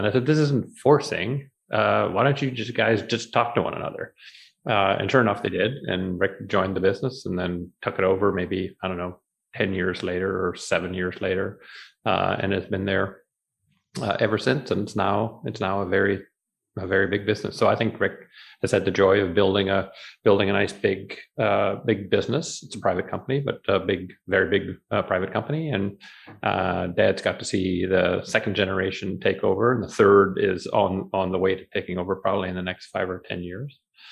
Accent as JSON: {"language": "English", "region": "Ontario", "country": "Canada", "tie": "born or raised there", "said": "I grew up in South Central Ontario, so about 15 miles northwest of Kitchener-Waterloo. I lived in a small town, so it was seven houses, a blacksmith shop, a harness shop, and a general store when I was growing up. It's big now."}